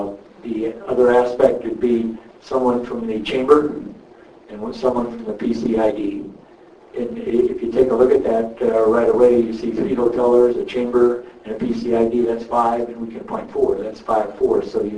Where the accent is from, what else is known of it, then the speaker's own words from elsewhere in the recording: Ireland; I guess I'm Irish, I get